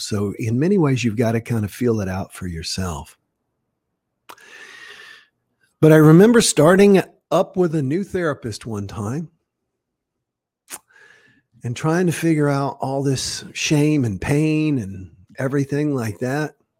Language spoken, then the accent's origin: English; South Carolina, United States; I was born in 1960, first month of the year in 1960, January. So I made it into the 60s, and I grew up in South Carolina